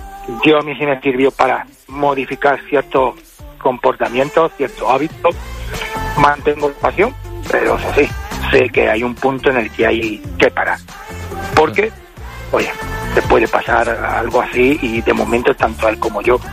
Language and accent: Spanish; Spain; No sigo otra cosa como español.